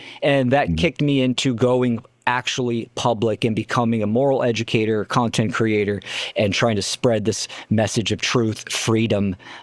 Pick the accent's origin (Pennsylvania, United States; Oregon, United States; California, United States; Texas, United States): California, United States; I am born and raised in the Bay Area, Northern California.